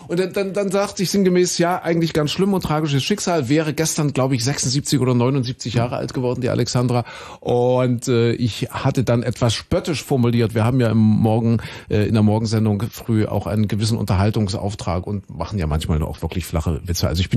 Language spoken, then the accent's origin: German; Köthen, Saxony-Anhalt, Germany; Also Kuhköthen, dort bin ich ja aufgewachsen in Sachsen-Anhalt.